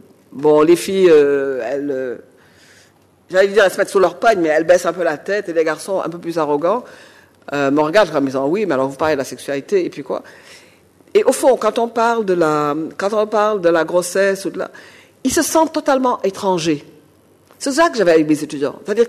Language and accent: French; Senegal; Moi, mon identité culturelle, elle est multiple. Hein. Je suis africaine, je suis sénégalaise, je suis musulmane